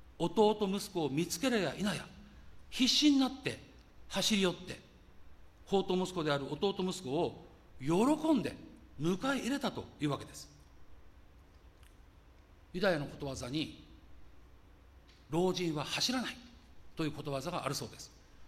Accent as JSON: {"language": "Japanese", "town": "Ishioka", "region": "Ibaraki", "country": "Japan", "tie": "born or raised there", "said": "茨城の田舎、私の生まれ故郷の石岡あたりから小金を手にして青年は東京お茶の水あたりに出て行ったという感じでしょうか"}